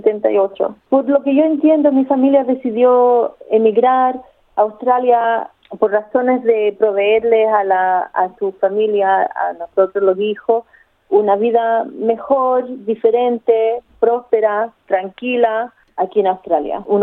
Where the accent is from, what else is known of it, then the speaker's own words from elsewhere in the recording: Chile; moved away; also born or lived in Lima, Peru; Salimos de Chile con mi mamá, cuatro hermanas, y cruzamos todo el norte de Chile hasta llegar a Lima, Perú. Nos reunimos con mi papá y en esos años estábamos acogidos a un plan, todos los chilenos que estábamos en Lima